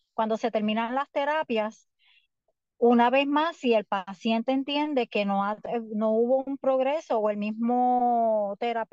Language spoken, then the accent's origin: Spanish; Ponce, Puerto Rico; now in Trujillo Alto, Puerto Rico; Yo realmente soy del pueblo de Ponce. A través de los años, pues me fui trasladando y estoy ahora en el área de Trujillo Alto.